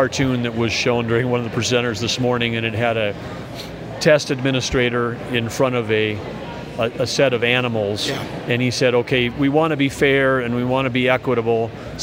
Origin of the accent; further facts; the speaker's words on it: North Dakota, United States; The education that I went through growing up in North Dakota, that doesn't work for everybody.